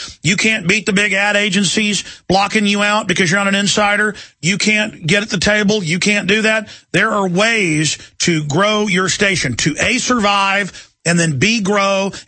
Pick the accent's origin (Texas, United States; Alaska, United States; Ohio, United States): Texas, United States; Dallas; I mean, I remember growing up in Dallas, you could go through the dial and just hear so many interesting personalities, local news.